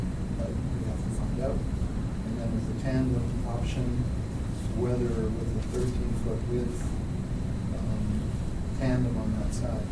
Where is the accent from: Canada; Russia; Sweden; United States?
Canada; I keep saying hydro, and that's because I'm from Canada originally